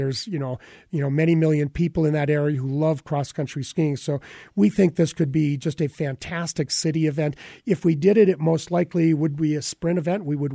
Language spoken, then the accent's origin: English; Wisconsin, United States; Hails from Minocqua, Wisconsin, my home state